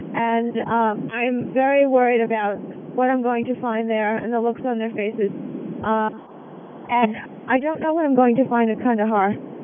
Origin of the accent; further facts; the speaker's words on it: United States; although as an American, I think I have more of a capability to affect change in terms of lobbying the government